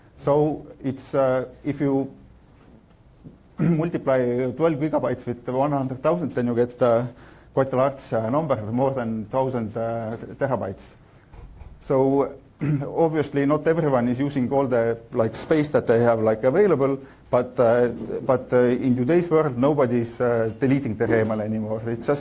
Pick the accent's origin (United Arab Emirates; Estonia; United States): Estonia; Tallinn, Harju County; I'm also from Estonia, from Tallinn, and it's a web hosting company that uses it.